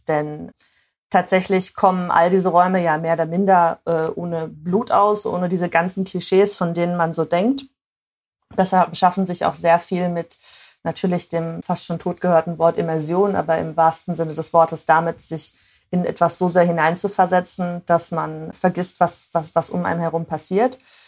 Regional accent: Wuppertal, North Rhine-Westphalia, Germany; born there; Ich bin in Wuppertal geboren.

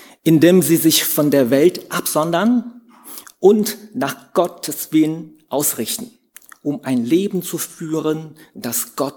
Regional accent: China; first language Chinese; German is a second language; Zu Hause möchten wir ihm so eine Umgebung, also eine Möglichkeit geben, dass er auch Chinesisch, unsere Muttersprache, auch lernt.

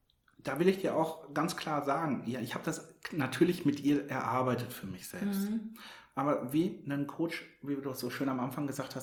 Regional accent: Dortmund, North Rhine-Westphalia, Germany; born there; now in Hamburg, Germany; Ich bin Fußballfan in Dortmund geboren, man mag es mir verzeihen, aber das schwarz-gelbe Blut hängt auch hier in Hamburg noch

